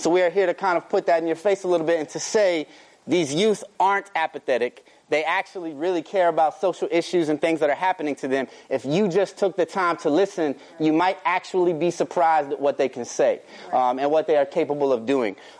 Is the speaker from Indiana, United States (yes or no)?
yes; Marion, Indiana, United States; If you go to Google and type in the word lynching, the most famous image that will come up is the town that I grew up in Marion.